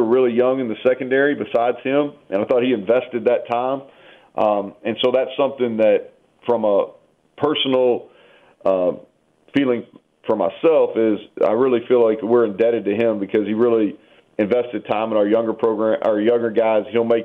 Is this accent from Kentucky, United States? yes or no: yes; Kentucky, United States; I'm from Kentucky, so I remember him really well.